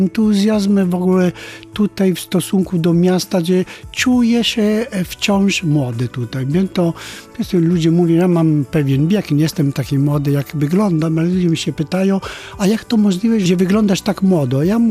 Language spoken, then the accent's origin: Polish; Italy; Polish is a second language; now in Gdańsk, Poland; wiedzą, że ja jestem Włochem i oczywiście mówię płynnie po włosku.